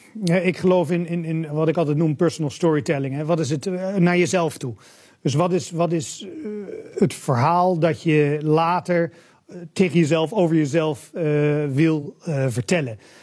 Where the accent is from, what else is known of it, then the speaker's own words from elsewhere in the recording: Netherlands; Dus als wij elkaar ergens tegenkomen in een zakelijke setting, hè, als Nederlanders